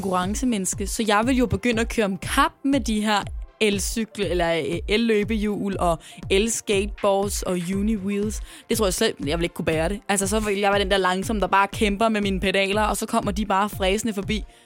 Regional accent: Greve, Zealand, Denmark; faktisk fra den by, jeg kommer fra Greve

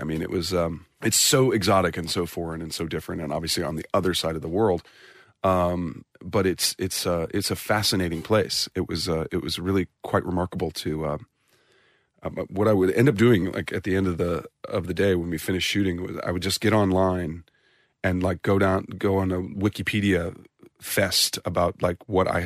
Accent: St. Louis, Missouri, United States; I'm from the Midwest. I'm from St. Louis, Missouri, and it's we have a very successful baseball team there, the St. Louis Cardinals

